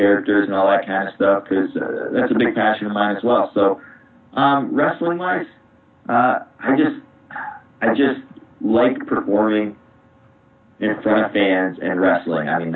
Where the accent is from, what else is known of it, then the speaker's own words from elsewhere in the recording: Canada; You always had to go over to the U.S., and it's so hard for us Canadian wres